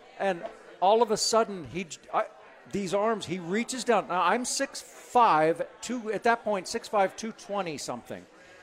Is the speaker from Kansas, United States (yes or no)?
yes; Prairie Village, Kansas, United States; now in Los Angeles, United States; I grew up in Prairie Village.